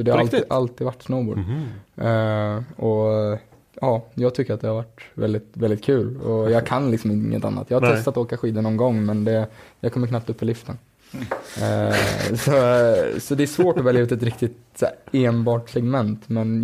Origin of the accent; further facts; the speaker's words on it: Leksand, Dalarna County, Sweden; Bott upp i Sälen, hemma i Leksand igen, och sen så reser vi en del på vintern och tävlar.